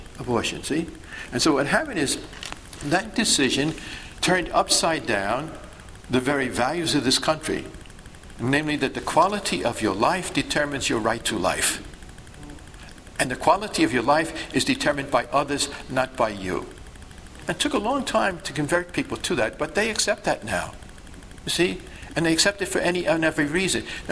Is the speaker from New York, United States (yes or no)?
yes; Brooklyn, New York, United States; See, I come from Brooklyn.